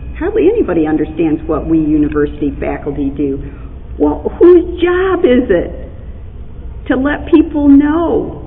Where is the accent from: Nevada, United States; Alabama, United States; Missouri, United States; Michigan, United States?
Michigan, United States; The Detroit News, my hometown state newspaper